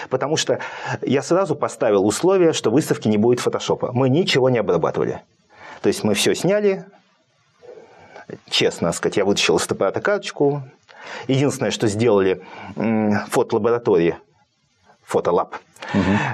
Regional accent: Saint Petersburg, Russia; now in Moscow, Russia; У меня должна быть ностальгия. Я как питерская культурная интеллигенция должен страдать в Москве.

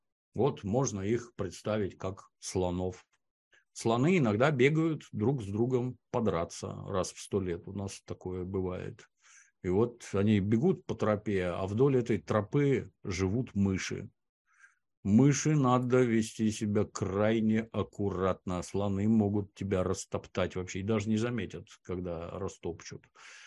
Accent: Russia; для того, чтобы мы, Россия, торговали зерном и продавали удобрения

